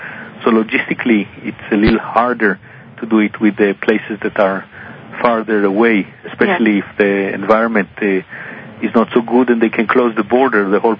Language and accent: English; Israel; moved away as an adult; when I came from Israel